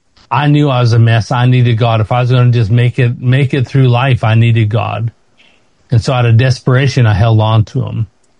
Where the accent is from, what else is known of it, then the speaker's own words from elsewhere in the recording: Canada; because as Canadian, you're allowed 6 months.